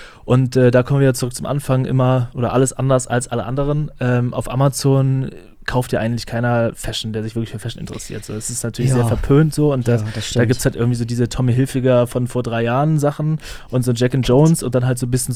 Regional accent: Flensburg, Schleswig-Holstein, Germany; ich komme aus Flensburg

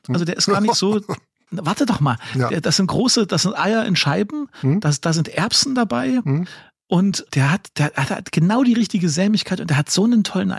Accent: Saxony, Germany; oder wie das bei uns in Sachsen heißt, keine Ahnung, zum Quatschen

